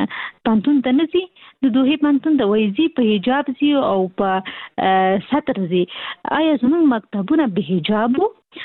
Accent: Kabul, Afghanistan; زموږ مرکز موږ خاصي د کابل یو

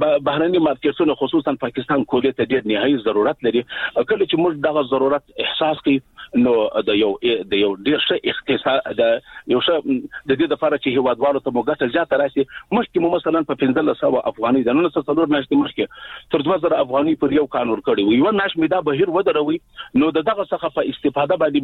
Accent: Afghanistan; موږ ورته متعهد پاتې یو، موږ افغانان یو.

